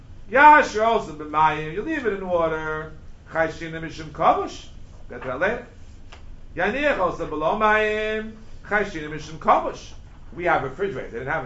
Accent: New York, United States; I'm so far behind the times. Okay. I'm New Yorker, what can I say?

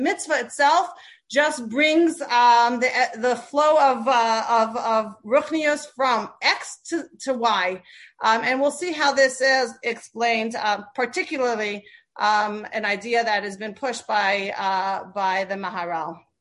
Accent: New York City, New York, United States; Personally, I grew up in the Lubavitch community in Crown Heights

